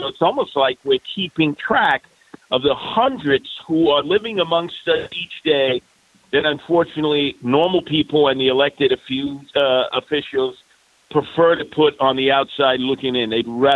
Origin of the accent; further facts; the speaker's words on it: New York, United States; Now, you cut my veins and arteries, I bleed as a New Yorker. But I will tell you this, I'm an American before I'm a New Yorker